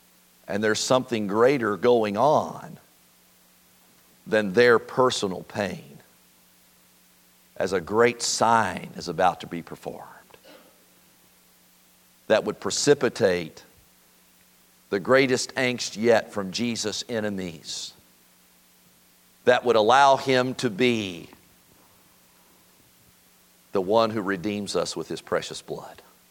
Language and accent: English; Floyds Knobs, Indiana, United States; I am so thankful that I grew up in Floyd's Knobs, Indiana, as I mentioned on Sunday, in a great era of United States history.